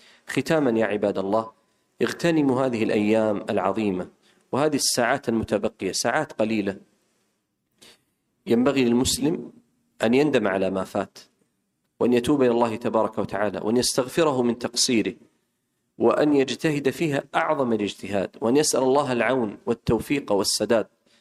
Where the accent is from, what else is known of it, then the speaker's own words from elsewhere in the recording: Saudi Arabia; اللهم اجعل بلادنا المملكة العربية السعودية آمنة مطمئنة رخاء سخاء